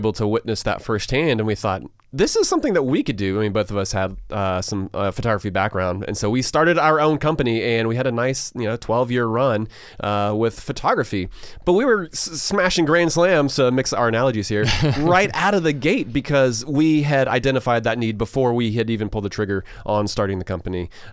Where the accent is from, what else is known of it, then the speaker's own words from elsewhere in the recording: Augusta, Georgia, United States; as a kid growing up in Augusta, I mean, the Atlanta Braves were it.